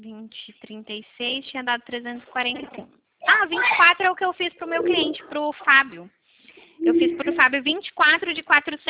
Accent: São Paulo, Brazil; eu sou daqui de São Paulo

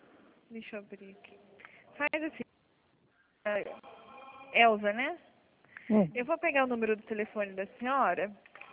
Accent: Araçatuba, São Paulo, Brazil; aqui a gente é daqui de Araçatuba mesmo.

